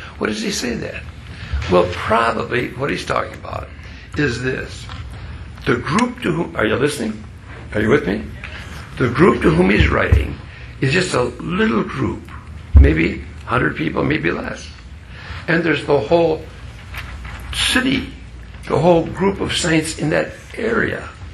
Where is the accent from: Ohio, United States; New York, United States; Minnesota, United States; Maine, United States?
Minnesota, United States; Now, some of you may remember I came from Minnesota.